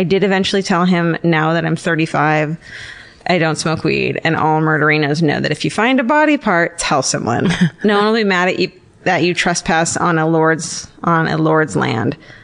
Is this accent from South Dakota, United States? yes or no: no; Moraga, California, United States; I'm from Morgana, California. Have you ever heard of that?